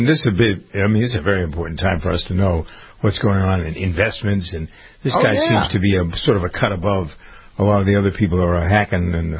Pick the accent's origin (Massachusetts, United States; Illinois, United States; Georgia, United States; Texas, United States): Massachusetts, United States; Boston; because I grew up with that in Boston, listening to that, being influenced